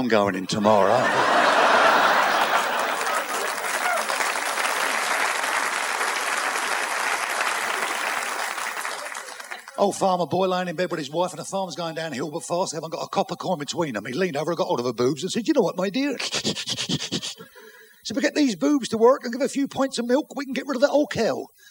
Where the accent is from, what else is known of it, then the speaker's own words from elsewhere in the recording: United Kingdom; Yeah, so I'm British, babe.